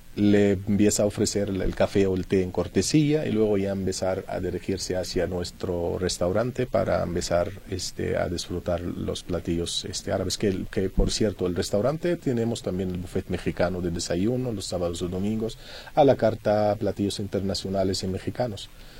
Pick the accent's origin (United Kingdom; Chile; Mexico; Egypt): Egypt; Luxor, Luxor Governorate; Spanish is a second language; Yo, por cierto, soy de Luxor, soy de la ciudad de Luxor.